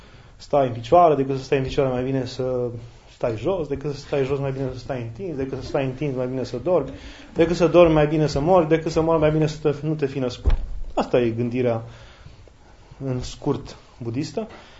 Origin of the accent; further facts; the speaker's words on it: Romania; deși eu sunt român și am învățat să mă rog neauș